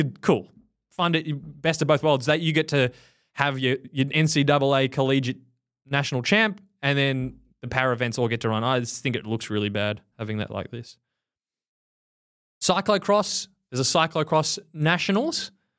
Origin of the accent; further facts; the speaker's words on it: Australia; As an Australian, this is bizarre.